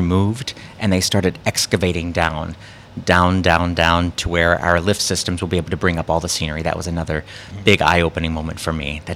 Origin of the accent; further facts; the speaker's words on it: Kentucky, United States; I'm from Eastern Kentucky, far east as you can get without falling into Virginia. But I grew up in Eastern Kentucky as a lover of the arts